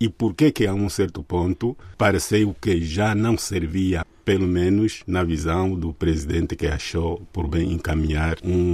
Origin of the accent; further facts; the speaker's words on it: Angola; eu sou angolano, naturalmente, sigo com interesse a Guiné-Bissau.